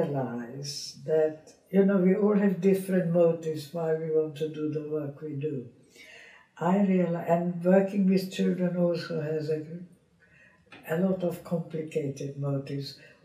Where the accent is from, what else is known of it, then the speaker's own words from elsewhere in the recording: Ostrava, Moravian-Silesian Region, Czechia; my mother, my sister and I, all separately went back into Czechoslovakia to Ostrava, to my hometown.